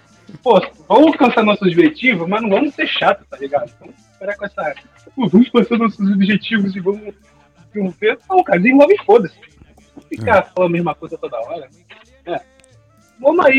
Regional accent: Rio de Janeiro, Brazil; Cara, eu acho que não, velho. Eu sou do Rio de Janeiro. Primeiro, eu sou do Rio de Janeiro.

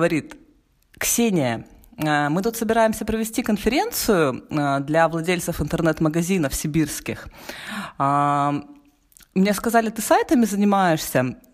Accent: Barnaul, Altai Krai, Russia; moved away as an adult; now in Kaliningrad, Russia; он был из Калининграда, я из Барнаула.

